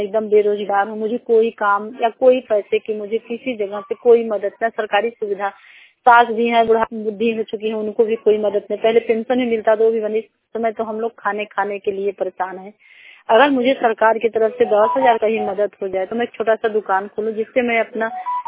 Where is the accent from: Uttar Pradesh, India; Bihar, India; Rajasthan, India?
Uttar Pradesh, India; मैं आही की रहने वाली, जिला मिर्जापुर मझा ब्लॉक से। मैं बहुत गरीब परिवार से हूँ